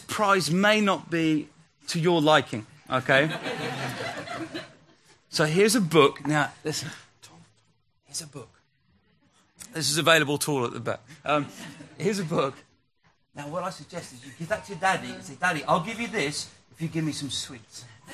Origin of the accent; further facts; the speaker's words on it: Chichester, South East England, United Kingdom; I was born and raised in Chichester, so south of here.